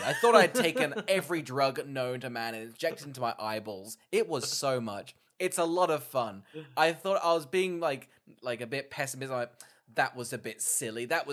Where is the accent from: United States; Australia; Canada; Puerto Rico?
Australia; we're Australian.